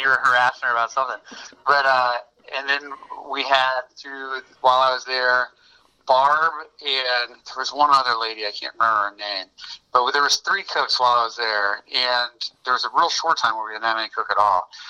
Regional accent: Lima, Ohio, United States; born there; I was born in Lima, Ohio.

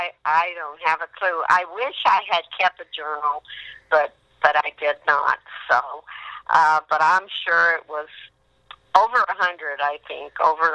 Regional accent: Evansville, Indiana, United States; also born or lived in Terre Haute / Richmond; now in Indianapolis, United States; I was born down in Evansville, Indiana, and I was there until I was about 23, 24, and then we moved to Terre Haute. And then we moved to Richmond, and then we moved to Indianapolis, and I was through moving.

